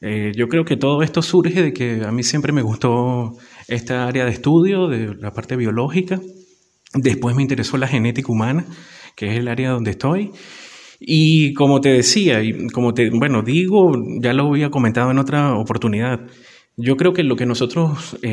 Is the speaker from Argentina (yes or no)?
no; Venezuela; mi país de origen, que es Venezuela.